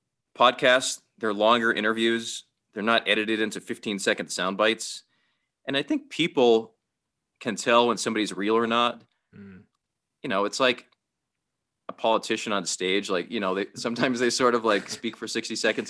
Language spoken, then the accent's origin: English; Massachusetts, United States; Yeah, this is going to sound random. I'm from Massachusetts